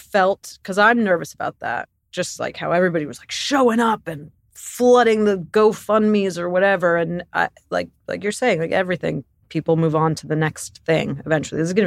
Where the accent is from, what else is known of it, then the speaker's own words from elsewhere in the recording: Los Angeles, California, United States; I didn't grow up in Altadena, but I grew up like in the Miracle Mile.